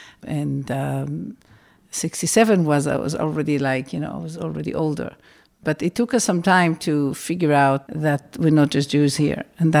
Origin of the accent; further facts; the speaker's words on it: Israel; I grew up in Israel in the 60s, the same like Micha, in family of Shoah survivors